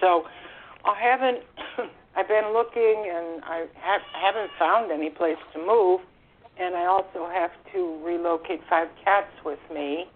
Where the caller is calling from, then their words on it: Florida, United States; I'm calling from Florida.